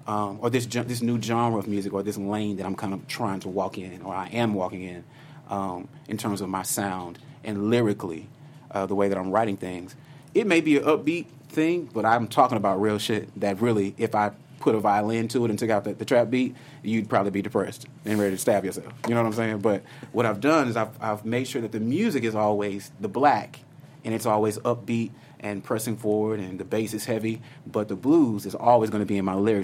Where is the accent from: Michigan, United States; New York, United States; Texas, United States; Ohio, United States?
Texas, United States; Houston; I come from Houston, Texas, just by the way, born and raised, and it's never been easy for me.